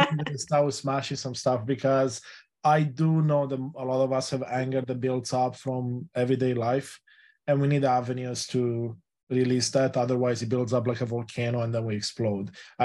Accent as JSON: {"language": "English", "country": "Romania", "first_language": "Romanian", "second_language": "English", "said": "I speak Romanian, which is my native language, and a bit of Spanish as well."}